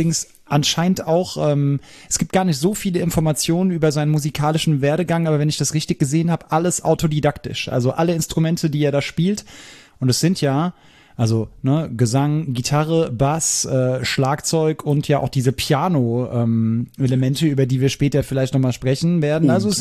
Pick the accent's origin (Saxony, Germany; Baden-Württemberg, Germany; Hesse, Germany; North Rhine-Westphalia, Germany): Hesse, Germany; Wir kommen aus Hessen beide.